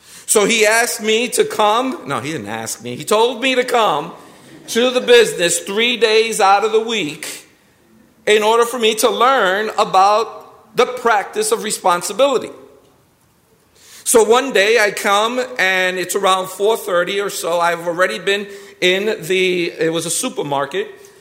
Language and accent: English; Brooklyn, New York, United States; born there; I was born in Williamsburg section of Brooklyn, New York.